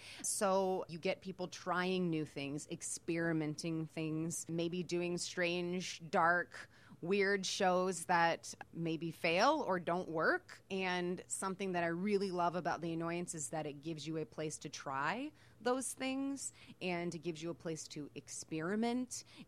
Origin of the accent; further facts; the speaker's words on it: Virginia, United States; now in Chicago, United States; So I am from Virginia, have always been very loud and outgoing and a weirdo.